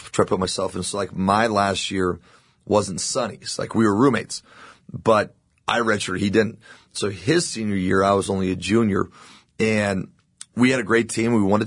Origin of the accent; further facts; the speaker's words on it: Arvada, Colorado, United States; I grew up in Arvada.